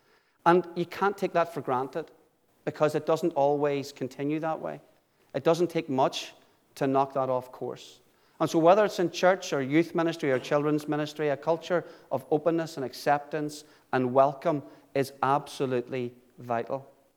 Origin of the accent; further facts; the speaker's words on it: Carrickfergus, Northern Ireland, United Kingdom; there was not the same working together of the churches in Carrick that there later became. I grew up not just in the Sally Ann's Sunday School, but also in the Boys Brigade and the Presbyterian Church.